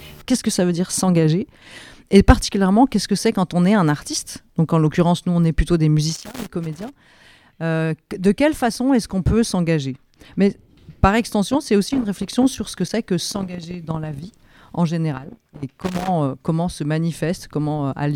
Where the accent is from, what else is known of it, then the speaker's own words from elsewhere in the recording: Bourgogne-Franche-Comté, France; En fait, moi je viens de Franche-Comté